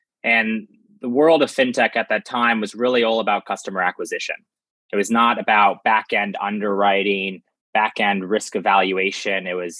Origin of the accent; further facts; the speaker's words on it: New York City, New York, United States; So I grew up in New York City, the financial hub of the world.